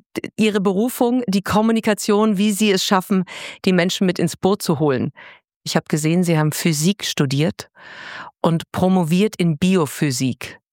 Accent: Bavaria, Germany; moved away; der aus meiner alten Heimat kommt, Bayern

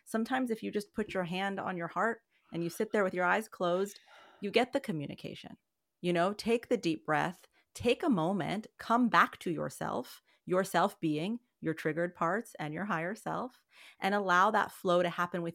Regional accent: Colorado, United States; I grew up in Colorado for, you know, the formative part of my younger years.

